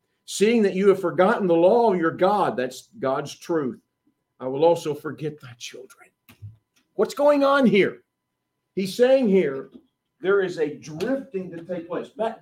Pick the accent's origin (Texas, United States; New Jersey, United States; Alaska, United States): Texas, United States; Now, Pastor mentioned that I'm from Texas. Lynn and I live in Texas again.